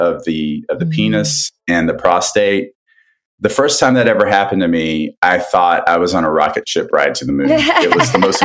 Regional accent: San Diego, California, United States; I am a gastroenterologist from San Diego, California.

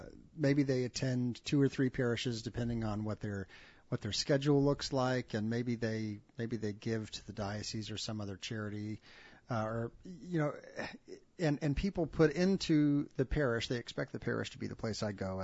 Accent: Dallas, Texas, United States; I grew up in the Dallas area, and there was this big push from all the cities, please shop in your hometown, right?

